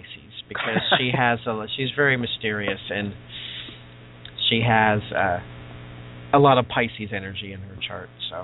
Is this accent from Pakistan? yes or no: no; Ohio, United States; born there; I was born in Ohio.